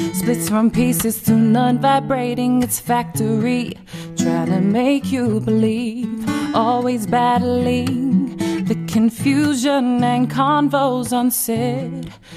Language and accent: English; Porirua, Wellington, New Zealand; now in Christchurch, New Zealand; I'm from Wellington, from Porirua, but I live in Ōtautahi in Christchurch at the moment.